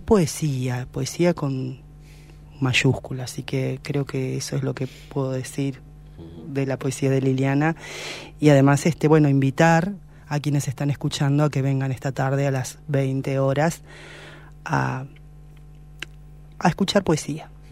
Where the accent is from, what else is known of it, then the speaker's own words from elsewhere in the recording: San Martín de los Andes, Neuquén, Argentina; born there; En mi caso particular, nací acá en San Martín de los Andes